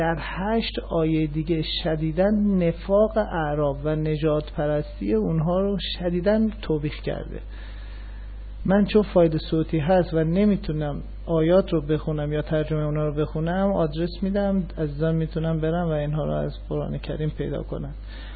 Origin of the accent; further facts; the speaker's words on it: Iran; born there; من به چه چیز ایرانی بودن خودم باید افتخار کنم؟ آیا به اینکه در ایران زاده شدم؟